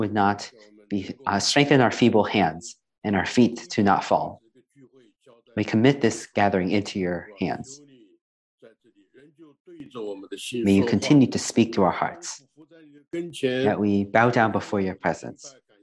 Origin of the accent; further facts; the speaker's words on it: Seattle, Washington, United States; I'm from Seattle.